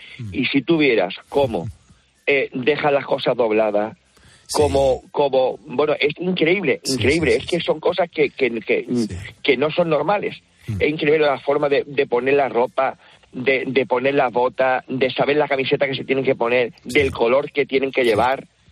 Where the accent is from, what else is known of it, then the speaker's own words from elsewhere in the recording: Málaga, Andalusia, Spain; yo por ejemplo soy de Málaga